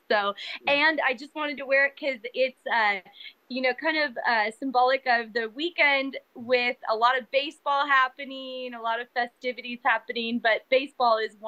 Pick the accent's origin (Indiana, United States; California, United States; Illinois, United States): Illinois, United States; now in Odessa, United States; Yeah, I'm from Illinois, and currently I live in Odessa, Texas